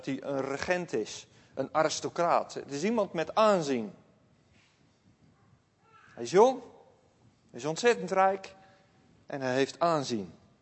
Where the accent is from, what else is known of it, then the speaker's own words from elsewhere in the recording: Tilburg, North Brabant, Netherlands; Bij ons in Tilburg zouden ze zeggen als iemand overleden is, het was best wel een goede mens.